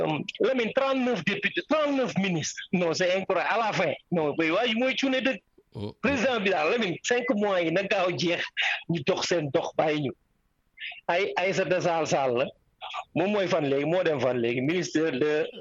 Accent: Podor, Saint-Louis, Senegal; Je suis de Podor.

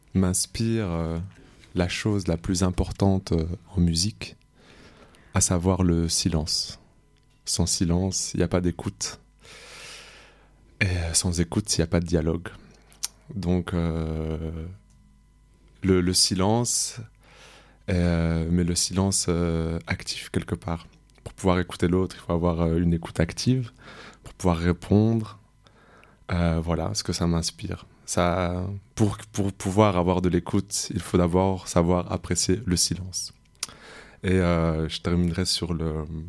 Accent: Belgium; also born or lived in Morocco; now in Marseille, France; je viens de Belgique. Bon, je suis né au Maroc à la base. Je suis arrivé en Belgique à 6 ans, puis j'ai grandi en Belgique. Et je suis arrivé à Marseille depuis 2 ans

